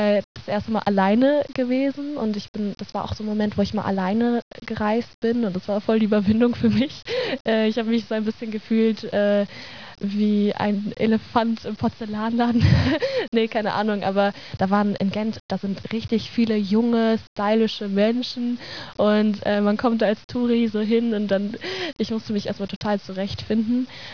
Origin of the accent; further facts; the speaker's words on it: Berlin, Germany; Ich komme ja auch aus Berlin und Berlin ist auch sehr groß